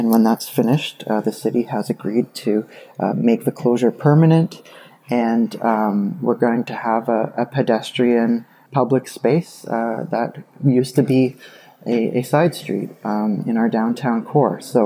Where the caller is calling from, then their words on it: Kitchener, Ontario, Canada; I'm calling from Kitchener, Ontario.